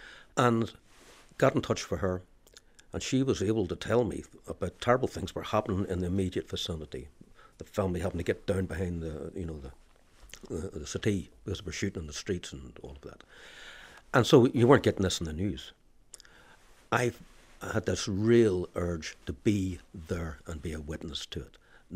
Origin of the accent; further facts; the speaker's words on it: England, United Kingdom; also born or lived in Belfast, Northern Ireland; I was born in Belfast into a Catholic nationalist family. But at 4, the family moved to England. And I, in fact, spent the next 15 years in England and only returned to Ireland after internment in August 1971.